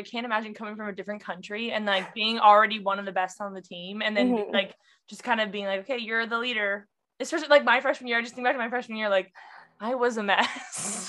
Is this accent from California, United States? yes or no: yes; California, United States; I think that's just from growing up in California though.